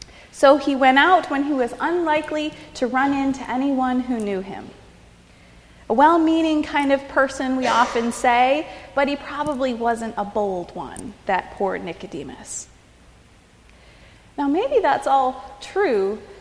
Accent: Michigan, United States; I remember very clearly nighttime when I was a young adult and a child growing up in Upper Michigan

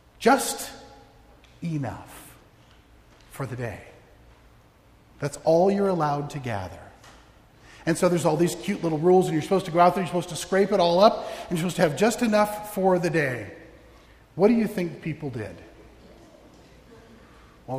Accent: Arizona, United States; I grew up in Arizona. They hunt quail there, right? Because we have plenty of them.

